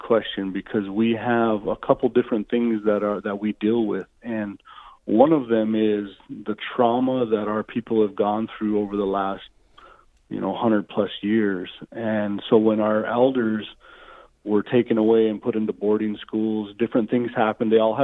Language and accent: English; Montana, United States; So I actually, I grew up in Montana.